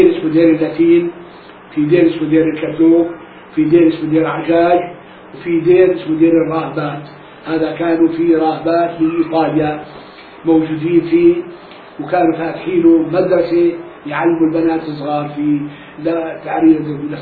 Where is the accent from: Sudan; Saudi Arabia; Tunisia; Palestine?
Palestine; moved away; لا كان عندنا بالبلد نخلة مشهورة وطلعنا من فلسطين ب48 نخلة وحيدة ما في غيرها للبلد